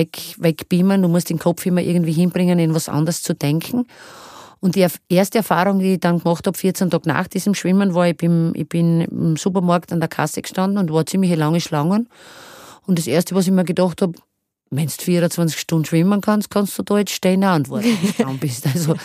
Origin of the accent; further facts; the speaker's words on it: Styria, Austria; als Steirerin in Kärnten, als Erste das zu schaffen